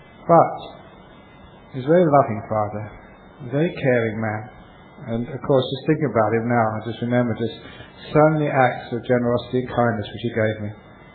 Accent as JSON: {"language": "English", "region": "London", "country": "United Kingdom", "tie": "born or raised there", "said": "I was brought up in London. It was the time of the 60s."}